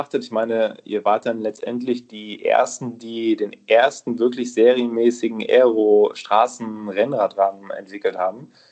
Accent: Krefeld, North Rhine-Westphalia, Germany; also ich bin ja ursprünglich aus Krefeld.

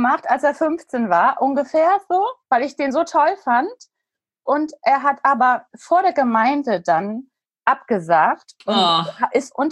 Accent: Hamburg, Germany; Genau, ein Hamburger Mädel. Und bin da geboren, außerhalb aufgewachsen und finde, das ist meine Heimatstadt.

